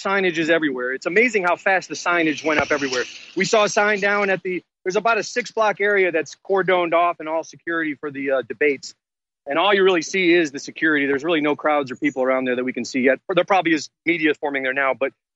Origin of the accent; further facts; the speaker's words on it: Cleveland, Ohio, United States; When we got off the plane, though, I grew up in Cleveland